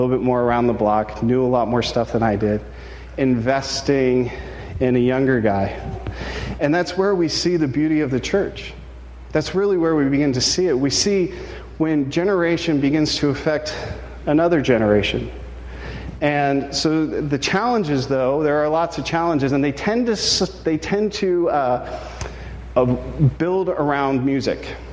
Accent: Cincinnati, Ohio, United States; I grew up in Cincinnati, Ohio. And as Matt pointed out, that's like northern Kentucky.

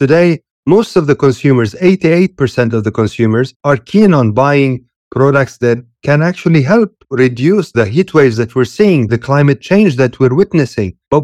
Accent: Lebanon; moved away as an adult; also born or lived in Italy / Saudi Arabia; now in Dubai, United Arab Emirates; So the first 20 years of my life, I grew up in Lebanon and then went to Italy where I studied and worked and went here to Saudi Arabia to United Arab Emirates where I met my wife and settled.

